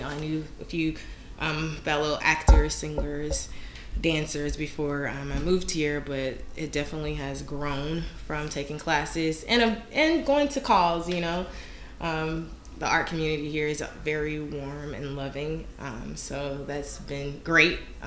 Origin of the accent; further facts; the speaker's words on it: Florida, United States; I'm from Florida, I'm not from here, and you're from here, or you're from another big city